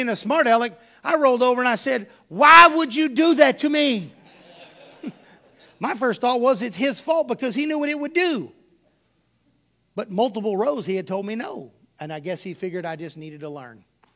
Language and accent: English; Houston, Texas, United States; I grew up mostly in Houston. But I spent most all my summers in Cuero.